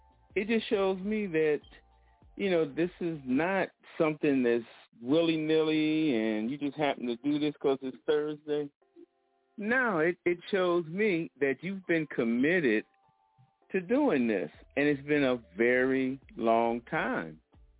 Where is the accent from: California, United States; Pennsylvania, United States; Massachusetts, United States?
Pennsylvania, United States; Philadelphia; I'm like you, I'm from Philadelphia. So growing up, Lincoln, Nebraska, I would have no idea where that is.